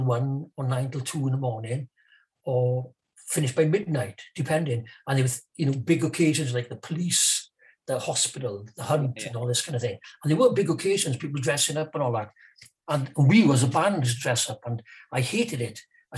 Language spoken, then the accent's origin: English; Carmarthen, Wales, United Kingdom; born there; Well, I was born in Carmarthen. I was born in a house, actually, on the main street, 1944.